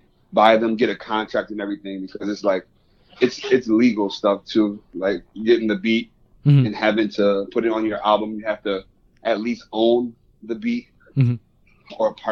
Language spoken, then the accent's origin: English; Rochester, United States; All right, so when I was a senior in high school, I transferred schools. I'm from Rochester, so I transferred schools and then met a group of guys who did music